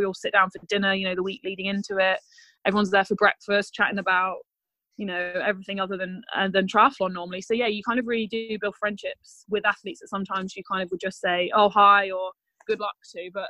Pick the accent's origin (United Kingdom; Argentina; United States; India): United Kingdom; And, you know, it's pretty difficult being a Brit female.